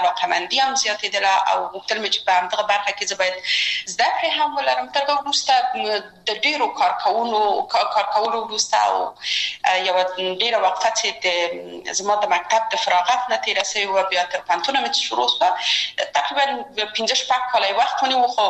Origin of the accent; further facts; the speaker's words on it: Kabul, Afghanistan; زه اصلا د میدان وردګ ولایت یم او په کابل کې بیا زیږیدلې یم، په کابل کې زیږیدلې یم، په کابل کې لوی اسوم، په کابل کې می درسونه وویل او ټول کارونه فعالیتونه می په کابل کې و. ما ابتدایی درسونه د خوانځي په فردوسی مکتب کې ولوستل،